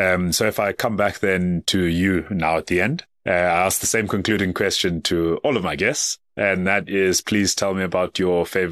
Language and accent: English; South Africa; my home country, South Africa